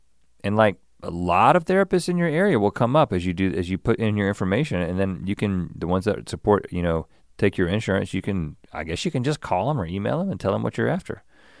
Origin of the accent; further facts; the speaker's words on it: Buies Creek, North Carolina, United States; I grew up in Buies Creek.